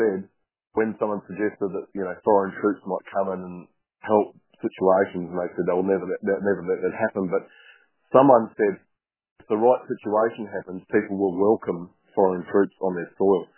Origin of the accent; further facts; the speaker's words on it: New Zealand; And I went through that in growing up in New Zealand